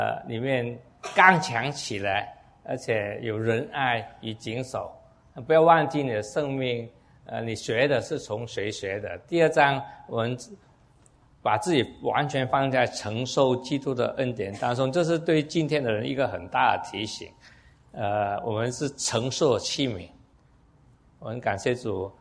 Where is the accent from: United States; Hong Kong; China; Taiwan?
United States; 但是那些人就觉得我们美国人去讲很容易讲